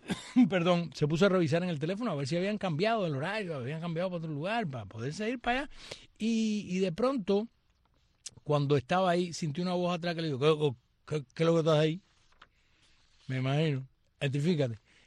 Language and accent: Spanish; Camagüey, Cuba; yo soy del llano, yo soy de Camagüey, Camagüey es llano, yo soy un gusano del llano.